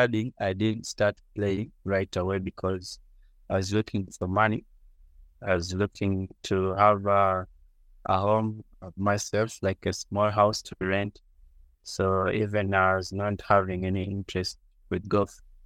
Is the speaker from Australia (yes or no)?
no; Entebbe, Central Region, Uganda; Yeah, I was born in Uganda and I grew up in Uganda. I studied from Uganda.